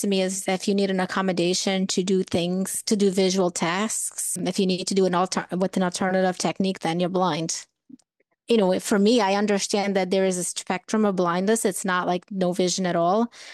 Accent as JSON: {"language": "English", "country": "Portugal", "tie": "born or raised there", "said": "Growing up in Portugal, a lot of times I'd be walking down the street"}